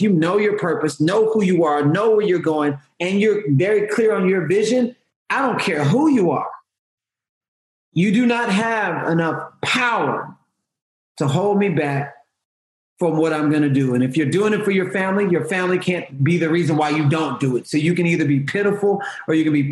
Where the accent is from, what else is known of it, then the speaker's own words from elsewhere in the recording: Houston, Texas, United States; I'm from Houston. So I was there when the tornadoes and the hurricanes hit back to back to back to back.